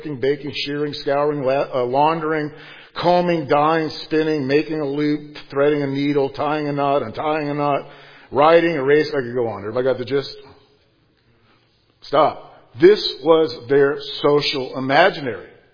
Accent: Miami, Florida, United States; I grew up in Miami for a part of my life on the Sabbath in Miami, large Jewish population at the time.

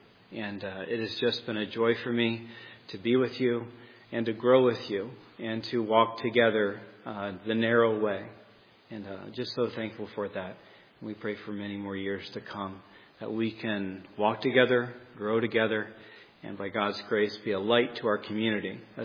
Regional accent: Michigan, United States; now in New York State, United States; Neither of us, Rachel or I, are from New York State. I come from Michigan, and my wife from the South, Virginia, South Carolina, North Carolina.

